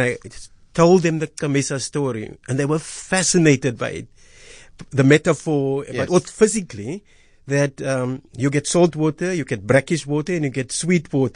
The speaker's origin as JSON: {"language": "English", "town": "Paarl", "region": "Western Cape", "country": "South Africa", "tie": "born or raised there", "said": "So Madiba was released from my hometown in Paul"}